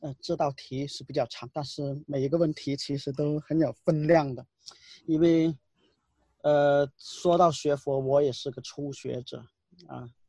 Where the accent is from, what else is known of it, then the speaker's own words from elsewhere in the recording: Guangdong, China; 因为我广东人还听广东话的